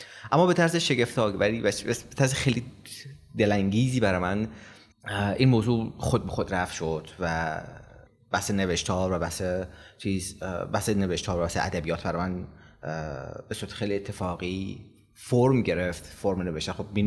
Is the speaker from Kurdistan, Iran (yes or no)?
no; Mashhad, Razavi Khorasan, Iran; 44 سالمه و فارغ التحصیل مکانیک سیاراتم. متولد مشهدم، مشهد بزرگ شدم توی یه خانواده متوسط اجتماعی